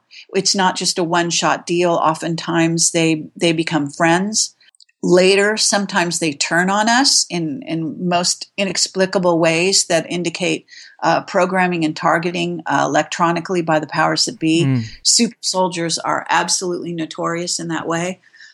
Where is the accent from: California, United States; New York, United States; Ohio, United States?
California, United States; But I also grew up in Northern California, and I was born in Moffett Field